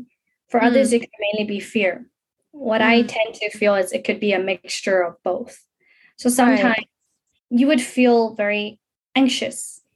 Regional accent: South Africa; now in Hong Kong; Because there was a moment when I grew up in South Africa where I did not care what other people think. And then came to Hong Kong

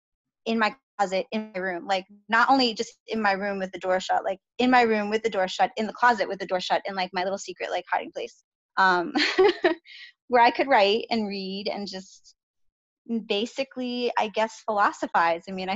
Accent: Bronx, New York, United States; moved away as an adult; But growing up in the Bronx was really interesting. I mean, I don't think I would have chosen it like for myself, but because I was there and that's where I grew up and I love so much about New York

